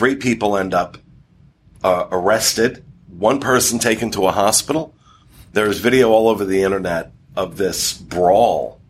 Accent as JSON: {"language": "English", "region": "New Jersey", "country": "United States", "said": "I mean, I'm from New Jersey. I mean, it's required, I think."}